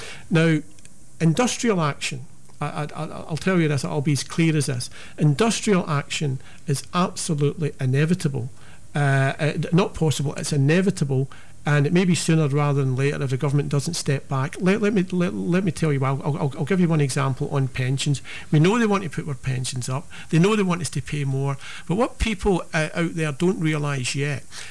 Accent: Glasgow, Scotland, United Kingdom; I grew up in the East End of Glasgow, which, you know, without doing the old Yorkshireman sketch from Monty Python, was quite it was quite a poor area.

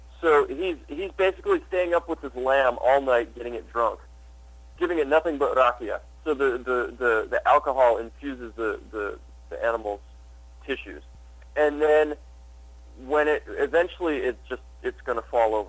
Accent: Michigan, United States; now in New York, United States; I grew up in Michigan.

